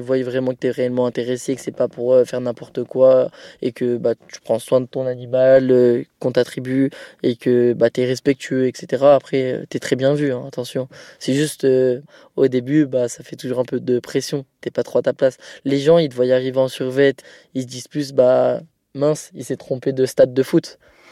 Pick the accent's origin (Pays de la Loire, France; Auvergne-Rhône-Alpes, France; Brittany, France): Auvergne-Rhône-Alpes, France; Grenoble; Je suis originaire de Grenoble. Mes parents, du coup, comme métier, ils travaillent en usine, donc voilà. Ma famille et moi, on a grandi style un peu quartier, mais pas grosse cité, quoi.